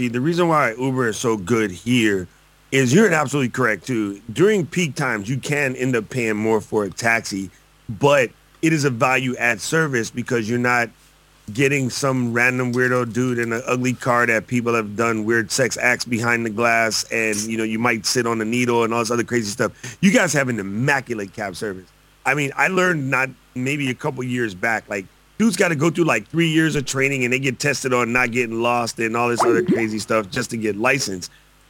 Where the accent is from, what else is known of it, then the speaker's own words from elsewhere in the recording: New York, United States; when I go home, they don't know I'm from New York initially.